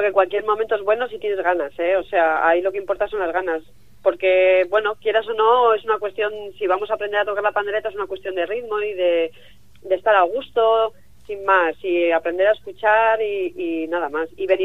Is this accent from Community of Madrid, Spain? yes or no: no; Torrelavega, Cantabria, Spain; also born or lived in Bilbao; Yo soy de Torrelavega, pero bueno, me he movido por Bilbao y estudiaba por allí.